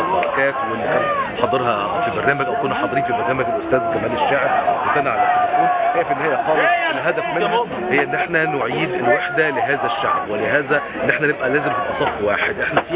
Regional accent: Egypt; وإحنا مصريين

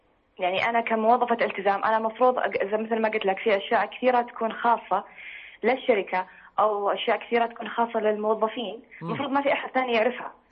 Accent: Saudi Arabia; إني أنا سعودية

